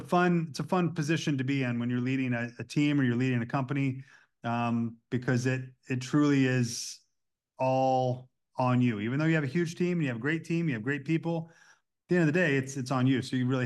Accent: Indiana, United States; also born or lived in Goshen; I'm from Goshen, Indiana is where I was born, but I lived in kind of central Indiana, part about an hour north of Indianapolis. I've lived here now a majority of my life.

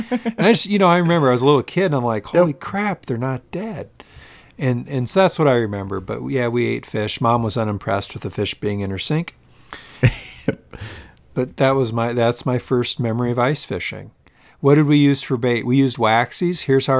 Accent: Iowa, United States; also born or lived in Minnesota; And so I was born, they moved to Iowa, and I was born in Minnesota, but they moved to Iowa when I was young.

